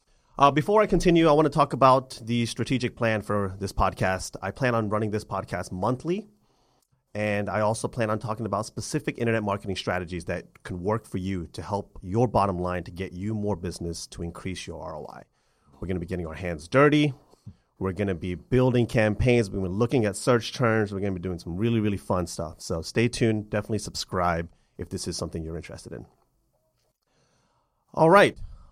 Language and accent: English; Atlanta, Georgia, United States; Peachtree Pest Control is a successful pest control company located right here in my hometown of Atlanta.